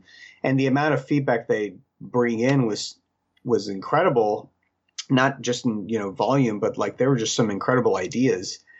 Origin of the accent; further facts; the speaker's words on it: Midwest, United States; now in Seattle, United States; I was from the Midwest originally, kind of in the middle of the U.S.